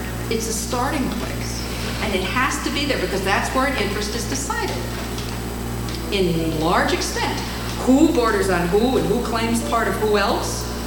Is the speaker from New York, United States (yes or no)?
yes; New York, United States; one of the reasons I love to read the New York Times isn't necessarily because I'm from New York, although that might be an addiction I picked up early on in life